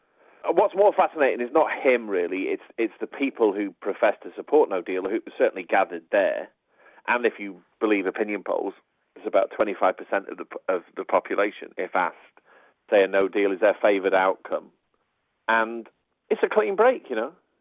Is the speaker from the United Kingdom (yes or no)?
yes; England, United Kingdom; We're British, you know, what we tend to do, or English is more relevant in this case.